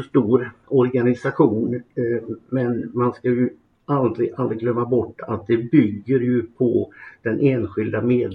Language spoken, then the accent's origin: Swedish; Gothenburg, Västra Götaland County, Sweden; Jag är född och uppväxt mitt inne i Göteborg. Kom utanför stan sen med min mamma, pappa, min syster